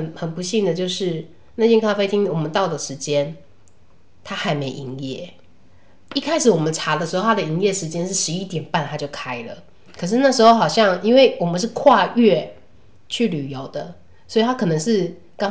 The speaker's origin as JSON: {"language": "Chinese", "country": "Taiwan", "said": "告诉他们说我们来自台湾，台湾在这里"}